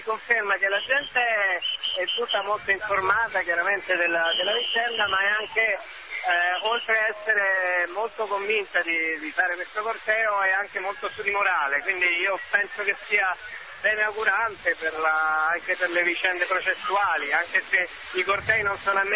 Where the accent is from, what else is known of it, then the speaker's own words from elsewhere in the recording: Bologna, Emilia-Romagna, Italy; sono di Bologna, non credo che lo sappiano